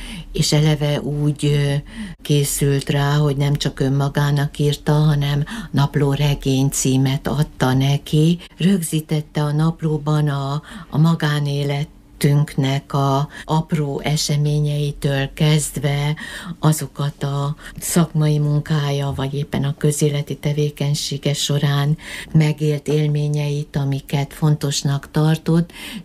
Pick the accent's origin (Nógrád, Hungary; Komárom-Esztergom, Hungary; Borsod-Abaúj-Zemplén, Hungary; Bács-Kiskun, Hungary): Borsod-Abaúj-Zemplén, Hungary; Miskolc; akik miskolciak vagyunk, és idősebbek